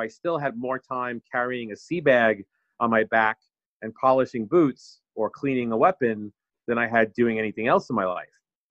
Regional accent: Queens, New York, United States; So New York City native. I grew up in Queens, New York, which is as New York as you can get.

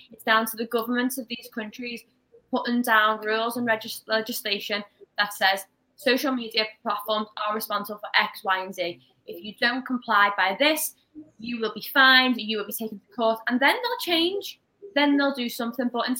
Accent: Liverpool, North West England, United Kingdom; I live in Liverpool, I was in school in Liverpool, I was raised here.

